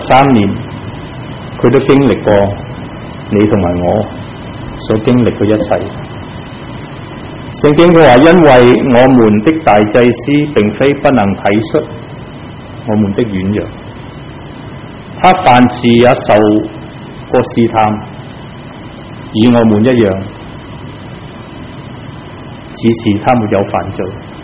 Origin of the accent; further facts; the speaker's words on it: Vietnam; now in Canada; 我们是同年一起成长在越南那里。因为在越南有灾难，所以我们走不同的路，去最后去到加拿大。